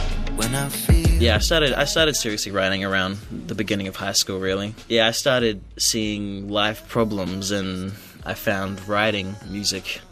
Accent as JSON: {"language": "English", "town": "Cairns", "region": "Queensland", "country": "Australia", "tie": "born or raised there", "said": "I was born and raised in Cairns, far north Queensland, you know."}